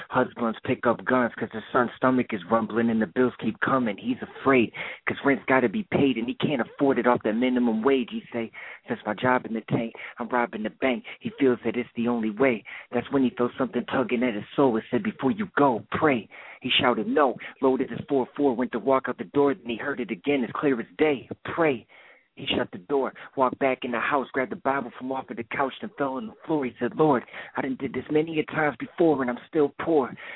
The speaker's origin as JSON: {"language": "English", "region": "Michigan", "country": "United States", "said": "I represent DNA. I'm from Michigan."}